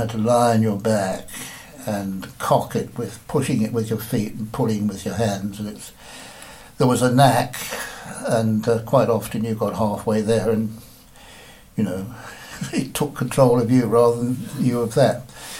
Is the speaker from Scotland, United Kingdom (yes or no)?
no; Danbury, East of England, United Kingdom; I was born and bred in Danbury in April 1933, and I've now reached the age of today of 84.